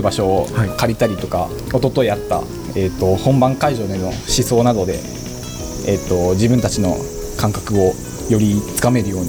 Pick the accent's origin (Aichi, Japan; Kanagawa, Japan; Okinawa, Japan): Aichi, Japan; Toyota; 出身は、まあ、愛知県の豊田市から